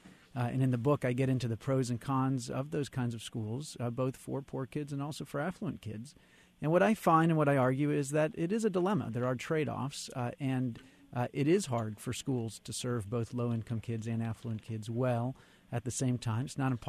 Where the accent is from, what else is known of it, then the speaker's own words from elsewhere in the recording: Chesterfield, Missouri, United States; I grew up in West County, outside of St. Louis, Chesterfield, in the Parkway School District.